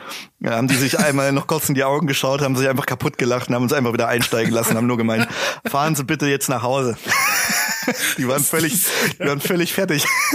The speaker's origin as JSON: {"language": "German", "country": "Switzerland", "said": "ich komme aus der Schweiz und ich will nach Deutschland."}